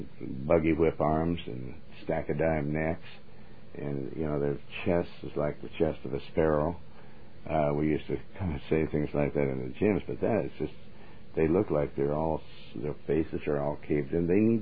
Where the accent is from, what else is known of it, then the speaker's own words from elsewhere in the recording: Montana, United States; You know, I was raised in Montana.